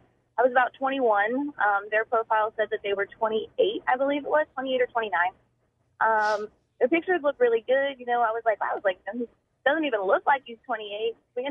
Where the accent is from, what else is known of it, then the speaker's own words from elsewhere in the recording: Pennsylvania, United States; moved away; also born or lived in Charleston / Long Beach; Because I've lived everywhere. I'm originally from Pennsylvania. I went from Pennsylvania to Charleston to Long Beach to here.